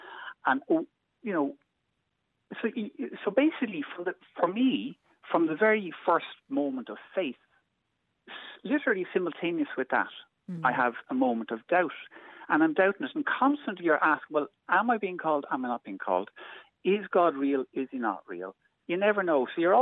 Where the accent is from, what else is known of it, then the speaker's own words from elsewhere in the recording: Donnycarney, Leinster, Ireland; I was in the living room at home in Dunnycarney. I grew up in Belton Park Avenue in Dunnycarney.